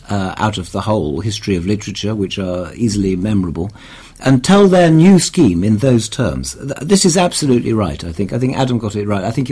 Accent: London, United Kingdom; I can just about say that I come from inner London, because like many people in West London, I was born in Queen Charlotte's Hospital, which is half a road in from the old London County Council boundary.

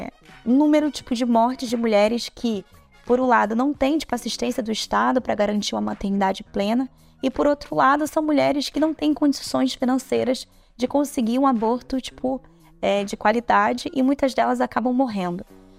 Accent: Bahia, Brazil; now in Rio de Janeiro, Brazil; eu sou nordestina, sou do interior da Bahia, e minha mãe, né, tipo, veio pro Rio de Janeiro em busca de melhores condições de trabalho

